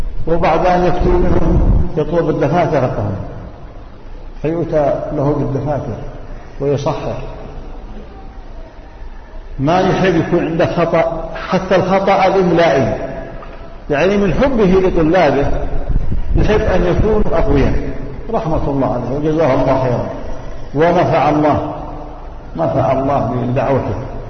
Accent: Yemen; قائم بالدعوة عندنا في اليمن والتعليم والتأليف والتحقيق

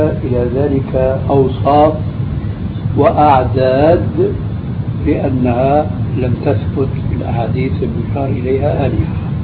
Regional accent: Syria; هي كذا تعرف عندنا في سوريا

